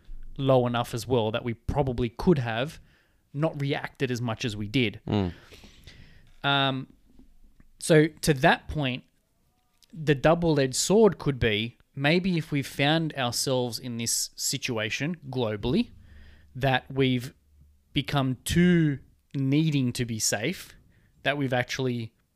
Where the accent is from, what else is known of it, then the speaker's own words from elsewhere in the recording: Australia; We need as an Australian, as Australians, and this is what we do is we get up and we move on.